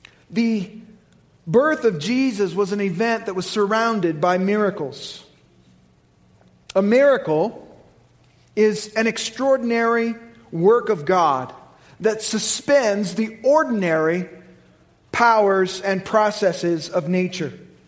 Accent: Indiana, United States; When I was a young boy growing up in Indiana, we used to go to my grandmother's farm and celebrate Christmas together with our extended family.

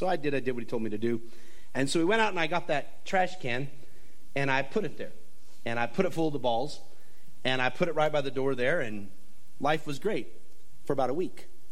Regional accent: Colorado, United States; because when I was a kid, I grew up in Colorado, and we went to a small school for a little while

